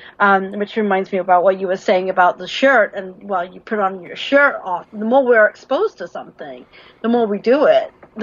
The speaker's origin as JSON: {"language": "English", "country": "United Kingdom", "said": "I'm British."}